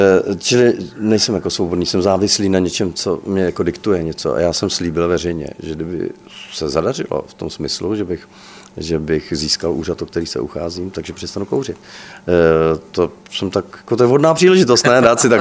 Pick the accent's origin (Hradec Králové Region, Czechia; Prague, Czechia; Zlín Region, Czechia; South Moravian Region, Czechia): Prague, Czechia; born there; Já jsem se narodil v Praze, úplně v centru Prahy, na Starém Městě